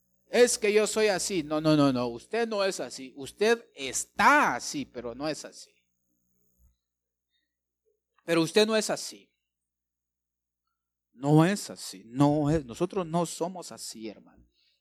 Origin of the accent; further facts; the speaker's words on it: Guatemala; Pues todavía somos guatemaltecos, ¿verdad? Pero hay una genética ahí.